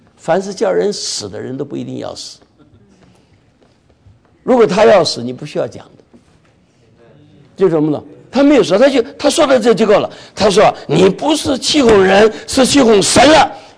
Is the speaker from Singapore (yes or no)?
no; China; 我想我们在中国在大陆成长的就很懂这个了